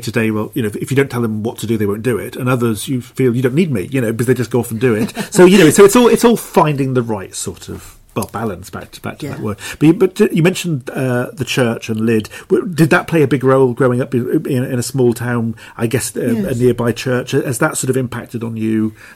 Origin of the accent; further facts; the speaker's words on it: Cardiff, Wales, United Kingdom; Because I'm from Cardiff, admittedly the suburbs, but I would hardly call myself, in when I was young, a city person.